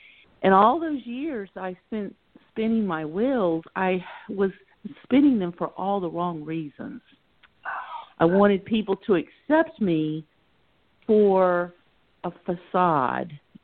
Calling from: Hereford, Maryland, United States; also born or lived in Southern US; I'm calling also from the Hereford area.

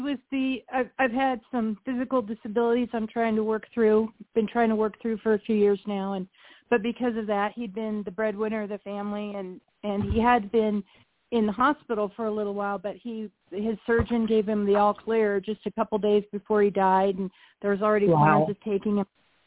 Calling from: Nebraska, United States; I'm calling from Nebraska.

